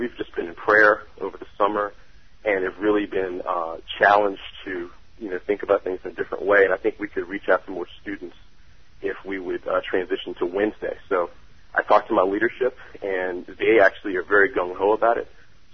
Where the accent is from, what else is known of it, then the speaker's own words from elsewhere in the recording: New Orleans, Louisiana, United States; And I'm also from New Orleans. Every area that I grew up in has been devastated.